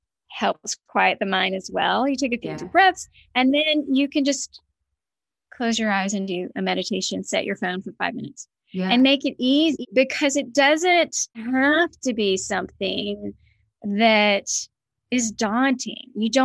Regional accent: the South, United States; I'm from the South originally.

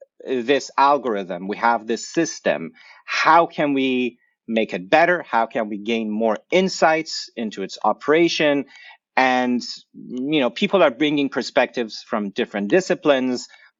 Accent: Iran; moved away as an adult; I grew up in Iran, you know, from the beginning of the Islamic Revolution till I was 19, under 8 years of war.

